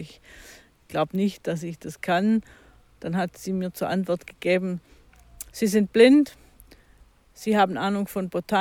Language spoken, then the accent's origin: German; Baden-Württemberg, Germany; Ich stamme aus Baden-Württemberg, ungefähr 40 Kilometer nördlich von Ulm. Dort bin ich auf dem Land auch aufgewachsen.